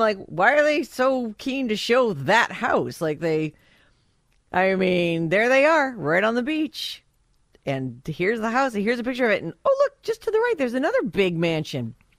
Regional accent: Rhode Island, United States; born there; Rhode Island has some nice things. I was born in Rhode Island.

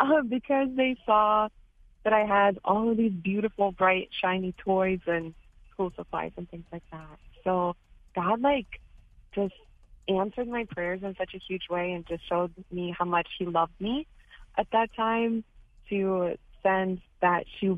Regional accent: Ukraine; I grew up in Ukraine, which is a beautiful country, right?

